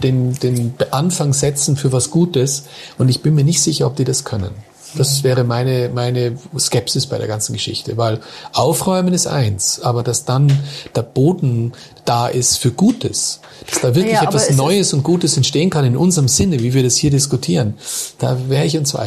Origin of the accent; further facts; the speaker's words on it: Switzerland; Als Schweizer